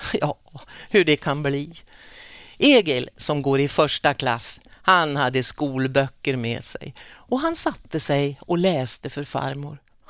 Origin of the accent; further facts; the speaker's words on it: Grundsunda, Västernorrland County, Sweden; Jag är uppväxt i Grundsunda i ett litet torp.